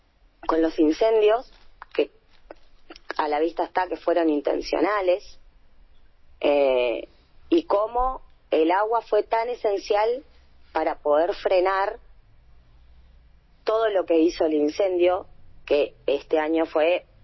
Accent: El Calafate, Santa Cruz, Argentina; yo que nací acá en Calafate, hace 40 años que vivo acá

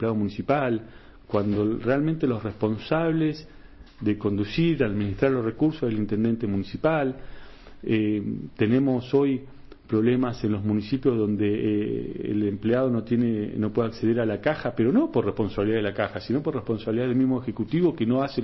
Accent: Río Turbio, Santa Cruz, Argentina; Bueno, yo vengo de Río Turbio

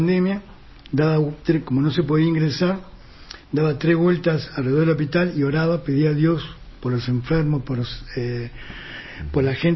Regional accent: Tierra del Fuego, Argentina; moved away; yo vengo de Tierra del Fuego

